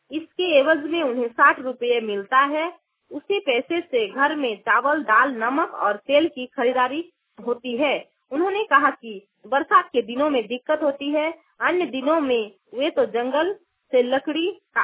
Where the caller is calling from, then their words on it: Jharkhand, India; मेरा गांव हिंदोजुरी प्रथमघाटला में पूर्वी सिंहभूम से बोल रही हूँ।